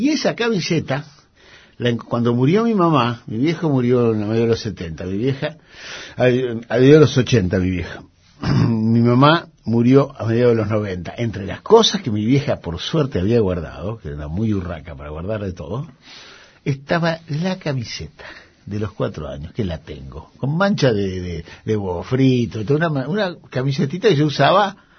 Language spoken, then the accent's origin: Spanish; Adolfo Gonzales Chaves, Buenos Aires, Argentina; born there; also born or lived in Coronel Dorrego; No, yo nací en Chávez, pero yo jugaba en Coronel Dorrego.